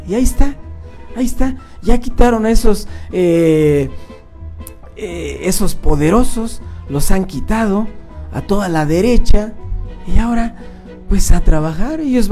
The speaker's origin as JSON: {"language": "Spanish", "country": "Mexico"}